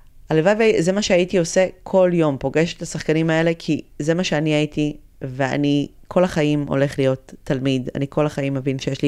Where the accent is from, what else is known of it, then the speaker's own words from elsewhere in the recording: Kfar Vradim, Northern District, Israel; וקודם כל, אני שרופה אגב על נהריה, אני גדלתי בכפר ורדים בצפון.